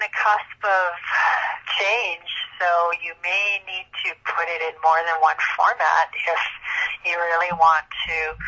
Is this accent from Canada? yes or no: yes; Canada; So being Canadian, I cannot apply for an American ISBN and vice versa.